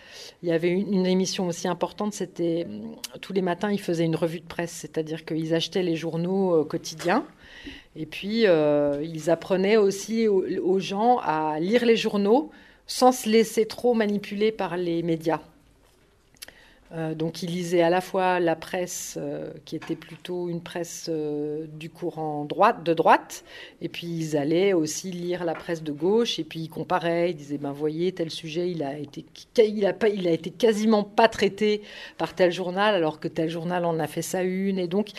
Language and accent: French; Grand Est, France; moved away as an adult; now in Paris, France; J'ai fait d'abord des études pour être actrice dans une école qui était à Nancy, puisque j'ai grandi en Lorraine. Et puis ensuite... quand j'avais 26 ou 27 ans, je crois, j'ai quitté Nancy pour m'installer à Paris.